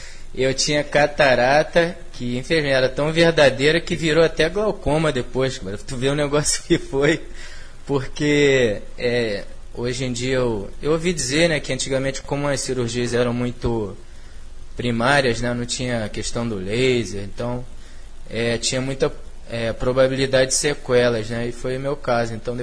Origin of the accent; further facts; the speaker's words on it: Nova Iguaçu, Rio de Janeiro, Brazil; eu sou de Nova Iguaçu, né? Minha família ainda reside lá em Nova Iguaçu.